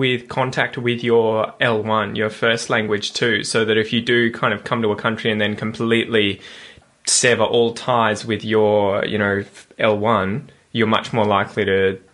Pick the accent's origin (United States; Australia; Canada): Australia; quite often it takes a while for them to switch over from English because they know that I'm Australian